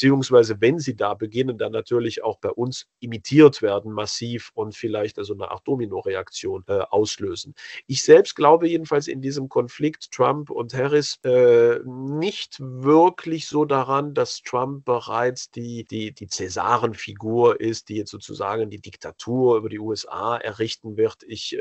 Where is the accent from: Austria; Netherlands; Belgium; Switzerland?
Belgium; als Europäer, als europäischer Patriot, der ich bin. Ich betrachte mich erheblich eher noch als Belgier, als Europäer, denn als Belgier zum Beispiel, das ja meine Nationalität ist.